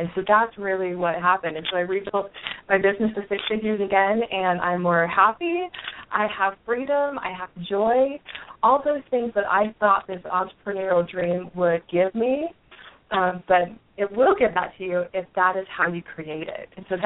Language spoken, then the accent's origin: English; Utah, United States; also born or lived in Ogden; I'm calling in from Salt Lake City, Utah, and I was actually born just a few cities over in Ogden, Utah, but I'm a Utah gal, lived here most of my life